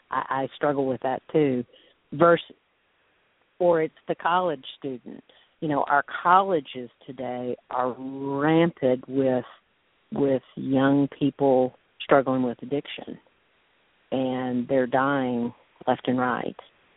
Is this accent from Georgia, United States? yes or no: yes; Georgia, United States; and I'm from Georgia, that they've started a counseling recovery center